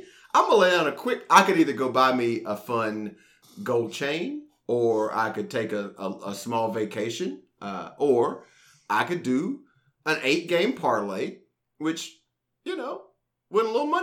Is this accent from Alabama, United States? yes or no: yes; Alabama, United States; I'm from Alabama. It's throw the flag.